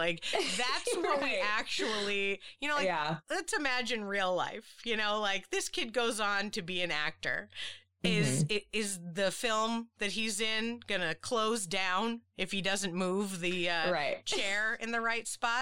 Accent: Massachusetts, United States; I grew up in Massachusetts, so I did not have it.

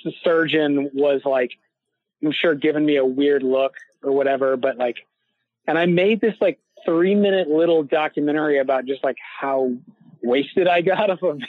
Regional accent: Houston, Texas, United States; I come from Houston, Texas, which is not exactly known for its vibrant film scene.

